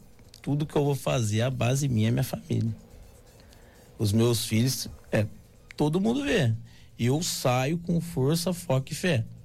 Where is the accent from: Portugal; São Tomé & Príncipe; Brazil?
Brazil; Guaratinguetá, São Paulo; Sou nascido e criado em Guaratinguetá.